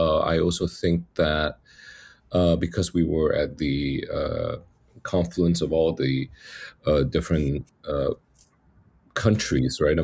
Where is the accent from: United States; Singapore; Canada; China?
Singapore; Singapore got independence in the 60s, and I was born in 69.